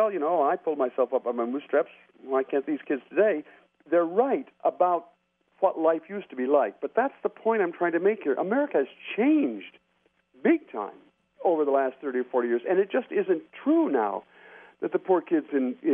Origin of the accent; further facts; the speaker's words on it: Port Clinton, Ohio, United States; if you talk to people in my hometown of Port Clinton nowadays about poor kids